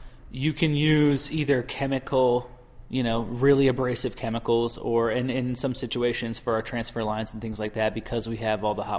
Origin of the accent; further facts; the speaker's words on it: Maryland, United States; I am from the East Coast. My wife and I moved here from Northern Virginia. I was born and raised in Maryland, and we were just looking for a fresh start, and we found Northwest Arkansas